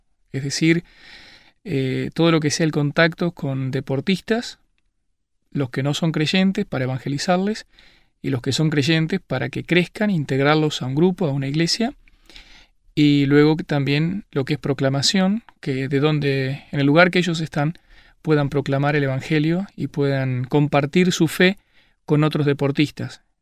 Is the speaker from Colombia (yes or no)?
no; Uruguay; now in Germany; soy de aquí, soy de estas tierras, soy uruguayo. Y bueno, hace 4 años que estamos trabajando en Alemania.